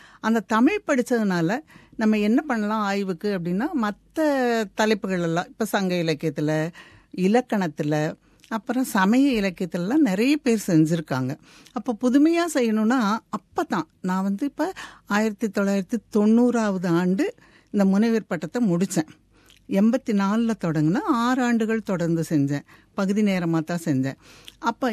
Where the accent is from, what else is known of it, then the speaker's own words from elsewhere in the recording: Tiruppur, Tamil Nadu, India; நான் பிறந்து வளர்ந்ததெல்லாம் பாத்தீங்கன்னா கொங்கு நாடு, கோவை மாவட்டத்தில் திருப்பூர்ல தான் நான் பிறந்து வளர்ந்தேன். அப்போ திருப்பூர் வந்து பெரிய ஊராக இப்போ ஆயிருக்கலாம், நான் பிறந்து வளர்ந்தபோது ஒரு சின்ன ஊராக இருந்தது.